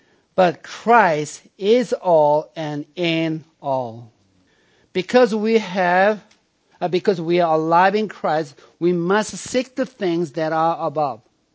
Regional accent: United States; We're American, but our first citizenship belongs to heaven, not the United States.

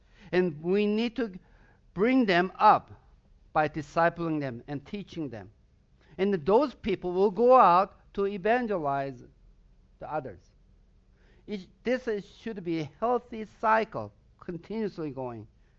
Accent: southern Sweden, Sweden; first language Swedish; English is a second language; because that's my native language. I'm from Southern Sweden.

